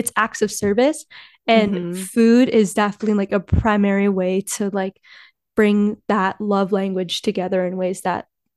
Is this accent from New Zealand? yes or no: no; Illinois, United States; I'm Filipino American. I grew up in Illinois, and that's a predominantly white area.